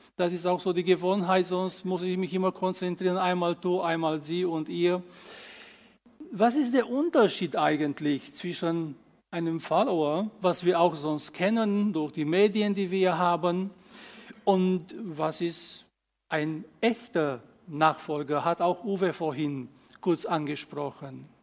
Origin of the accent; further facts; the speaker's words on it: Romania; wie Uwe mich schon vorgestellt hat. Geboren bin ich in Rumänien und auch dort aufgewachsen.